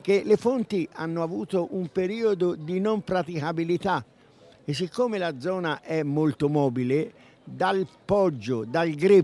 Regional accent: Tuscany, Italy; siccome sono nato in Pantaneto e sono cresciuto nelle valli di Follonia durante la guerra

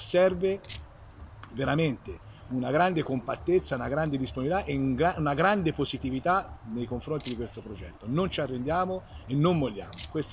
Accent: Chiusi, Tuscany, Italy; Siena e il territorio senese, inclusa la provincia dove noi veniamo da Chiusi

